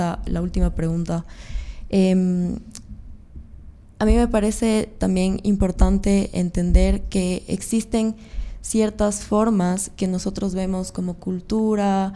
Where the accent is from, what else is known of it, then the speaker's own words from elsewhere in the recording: Ecuador; la conexión que tenemos como ecuatorianos.